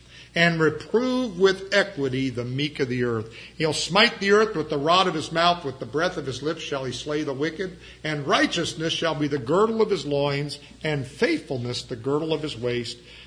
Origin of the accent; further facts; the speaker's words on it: United States; I'm thankful I'm an American. I thank God for our country.